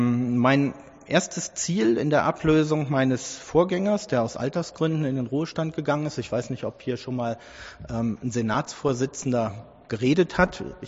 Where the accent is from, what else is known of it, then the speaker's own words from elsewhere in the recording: Königs Wusterhausen, Brandenburg, Germany; Ich bin kein Wildauer. Ich wohne in Königs Wusterhausen, fühle mich aber auch nur begrenzt als Königs Wusterhausener, aber durchaus sehr stark als Brandenburger.